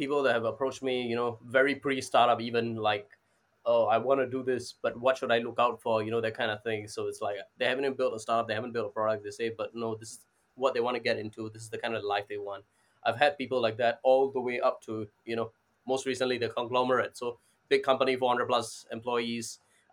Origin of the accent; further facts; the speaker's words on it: Singapore; also born or lived in India; Yes, I am Singaporean. I was born in India. I came to Singapore in 2000, so I was 3 years old. I lived here for 24 years. I got my citizenship a few years back after army